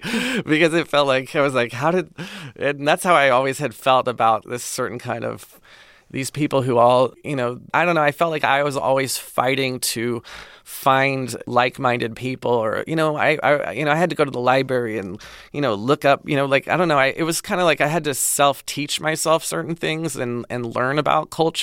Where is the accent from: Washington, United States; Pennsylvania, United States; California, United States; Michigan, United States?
California, United States; Pasadena; also born or lived in Connecticut; I remember I grew up in Pasadena in a very kind of homogenous, kind of suburban existence. And then I went to college at Wesleyan University in Connecticut